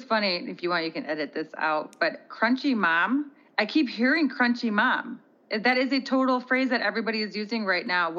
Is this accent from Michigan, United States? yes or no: yes; Michigan, United States; So I am from Michigan.